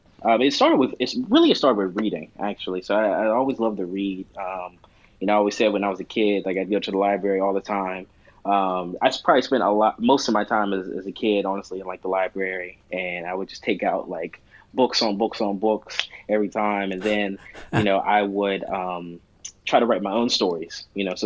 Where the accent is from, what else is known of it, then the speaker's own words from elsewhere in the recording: Pittsburgh, Pennsylvania, United States; So I lived all over the place. I've moved a lot throughout the city. I spent most of my time in the Hazelwood neighborhood.